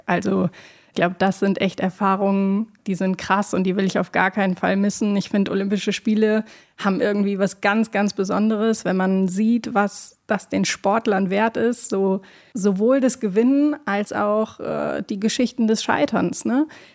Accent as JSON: {"language": "German", "region": "North Rhine-Westphalia", "country": "Germany", "tie": "born or raised there", "said": "Ja, ich bin im Sauerland aufgewachsen, wie Conny sagt, in einem kleinen Dorf"}